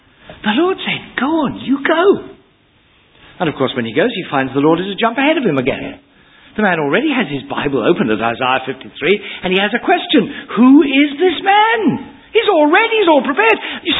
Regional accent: Wales, United Kingdom; I speak as a Welshman observing the English.

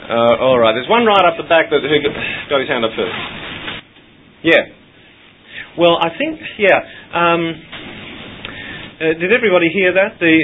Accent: Australia; I am an Australian and I rejected it as a child, as a teenager, as a man until my 38th year.

